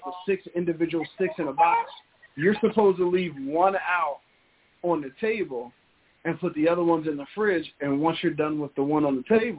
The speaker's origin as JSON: {"language": "English", "region": "New Jersey", "country": "United States", "said": "Hey, I'm from Jersey, bro. We cook. I feel like we can rival New Orleans."}